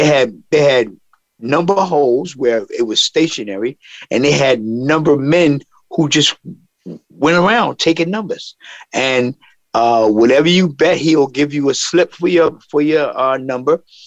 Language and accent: English; Harlem, New York, United States; In Harlem, you could walk down the street on a daily basis and feel the soul in the air.